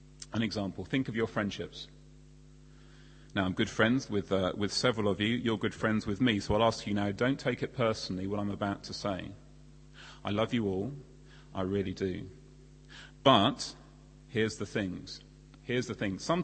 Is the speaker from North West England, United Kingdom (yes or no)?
no; East of England, United Kingdom; when I grew up in Bedfordshire, the local trivial concerns were obscuring more important things.